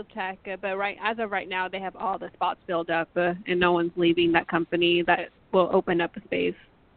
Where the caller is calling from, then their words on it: Texas, United States; I'm calling from Texas.